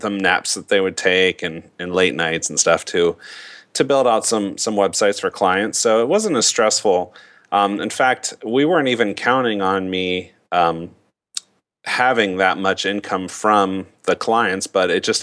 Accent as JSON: {"language": "English", "region": "Ohio", "country": "United States", "tie": "born or raised there", "said": "And my background is that I'm born and raised in the Midwest, the classic flyover state of Ohio. Born and raised in Ohio, and I started my career off as a teacher."}